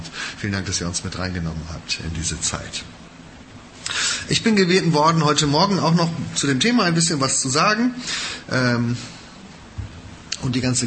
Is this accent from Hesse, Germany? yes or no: yes; Marburg, Hesse, Germany; ich komme aus Marburg